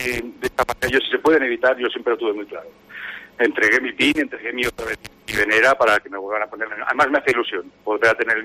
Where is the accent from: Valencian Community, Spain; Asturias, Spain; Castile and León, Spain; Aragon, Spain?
Aragon, Spain; Siempre he dicho que soy un embajador de Aragón en Cataluña y un representante de Cataluña en el resto del mundo